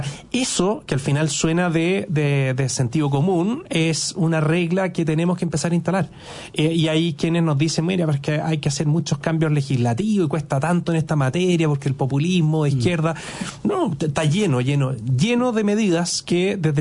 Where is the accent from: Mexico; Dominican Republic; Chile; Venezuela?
Chile; sino que como chileno